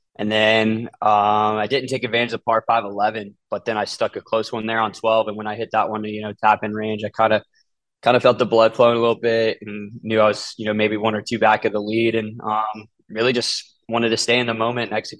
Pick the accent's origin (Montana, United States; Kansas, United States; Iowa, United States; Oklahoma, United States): Oklahoma, United States; And growing up in Oklahoma, it was tough not to go to Oklahoma State for golf.